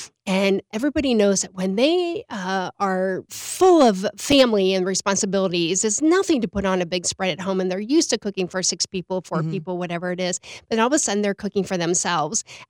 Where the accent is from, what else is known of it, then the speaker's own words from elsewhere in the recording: Ohio, United States; moved away as an adult; now in Knoxville, United States; I am from Northeastern Ohio, and we were Midwesterners.